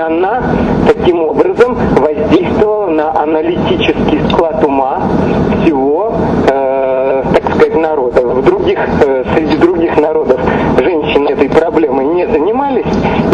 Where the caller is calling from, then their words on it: Beersheba, Southern District, Israel; Я звоню вам из Бершевы.